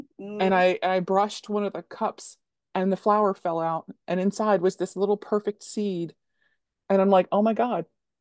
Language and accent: English; Baltimore, Maryland, United States; So when we moved from Baltimore City to Baltimore County, there was a tree in our yard, and there was an azalea bush